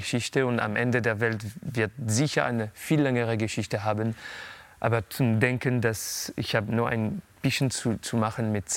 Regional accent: Paris, Île-de-France, France; born there; first language French; German is a second language; Weil ich liebe diese Sprache. Das ist meine Muttersprache. Ich bin in Paris geboren

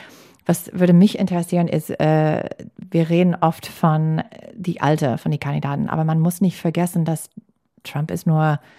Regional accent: Green Bay, Wisconsin, United States; Eine Freundin von mir aus Green Bay, aus meiner Heimatstadt, hat gerade ein Foto gepostet

